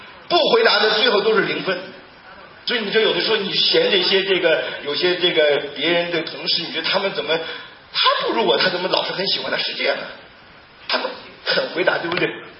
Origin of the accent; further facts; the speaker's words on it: China; 我们中国人很聪明啊